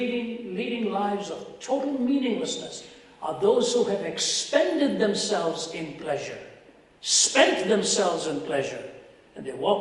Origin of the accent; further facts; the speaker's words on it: Delhi, India; I was born and raised in Delhi till I was 20 years old.